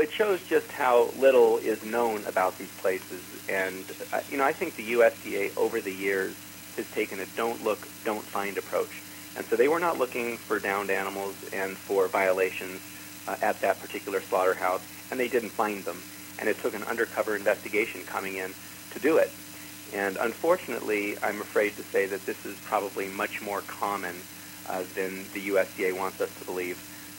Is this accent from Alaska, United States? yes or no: no; Los Angeles, California, United States; Well, I grew up in the Hollywood Hills, and my interest in animals began when I saw wildlife areas being displaced